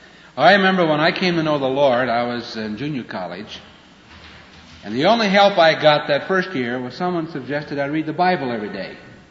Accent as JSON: {"language": "English", "region": "Iowa", "country": "United States", "tie": "born there", "said": "I was born in Iowa and was corn-fed, as anybody can tell."}